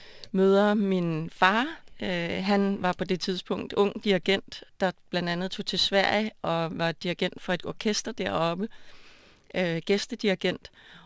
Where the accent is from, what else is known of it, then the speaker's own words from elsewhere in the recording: Tårnby, Capital Region of Denmark, Denmark; born there; jeg kom til verden i 1972, hvor jeg blev født i Tårnby på Sjælland, vil jeg sige, på den sjællandske side.